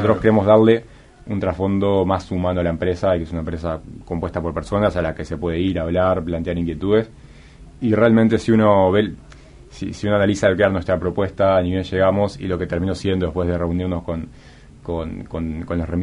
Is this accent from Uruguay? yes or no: yes; Uruguay; yo soy uruguayo